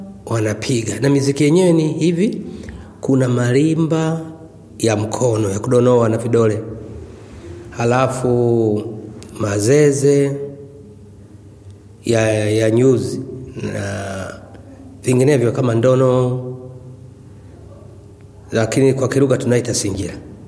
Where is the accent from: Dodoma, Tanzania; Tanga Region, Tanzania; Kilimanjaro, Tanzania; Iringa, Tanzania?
Dodoma, Tanzania; mimi ni mwenyeji wa Tanzania. Ni kutoka mkoa wa Kati, Dodoma, ambayo kabila langu ni Mgogo.